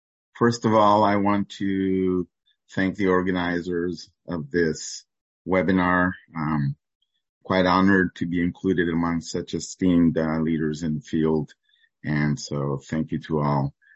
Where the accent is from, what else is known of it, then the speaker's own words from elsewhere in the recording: Colombia; English is a second language; This is true even for my home country, Colombia